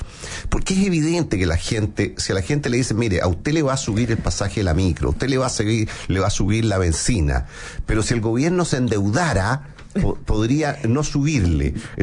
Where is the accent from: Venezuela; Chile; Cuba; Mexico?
Chile; como chileno, digamos